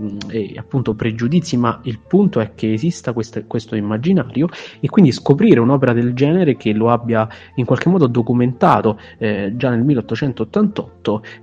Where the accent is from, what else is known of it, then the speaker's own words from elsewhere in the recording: Vicovaro, Lazio, Italy; Basta pensare per esempio che a Vicovaro, il mio paese